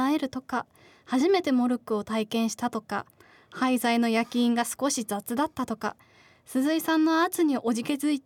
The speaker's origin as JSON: {"language": "Japanese", "region": "Hokkaido", "country": "Japan", "tie": "born or raised there", "said": "生まれ育った北海道でも寒いものは寒いです。"}